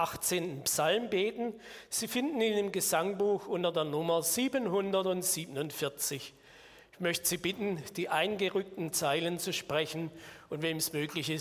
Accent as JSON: {"language": "German", "town": "Murr", "region": "Baden-Württemberg", "country": "Germany", "said": "ich komme aus Murr, da wohne ich mit meiner Frau. Und ja, ich bin Prädikant unserer Landeskirche."}